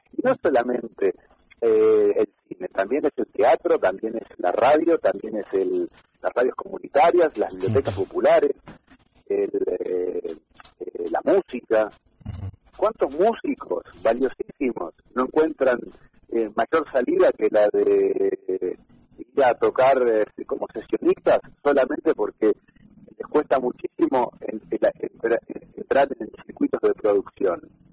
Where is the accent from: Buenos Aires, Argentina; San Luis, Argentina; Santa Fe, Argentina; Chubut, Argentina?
Buenos Aires, Argentina; now in Unquillo, Argentina; No, yo soy de Buenos Aires, vivo acá en Córdoba desde hace 15 años.